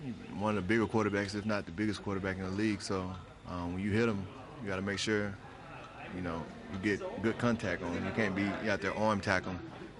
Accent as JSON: {"language": "English", "region": "Mississippi", "country": "United States", "said": "I'm from Mississippi, so we do Thanksgiving a little bit different."}